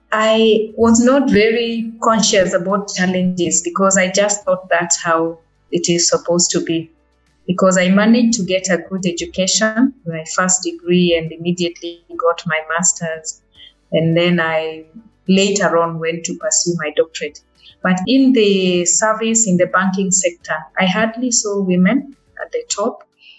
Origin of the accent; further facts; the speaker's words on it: Kenya; I'm a Kenyan, 43 years old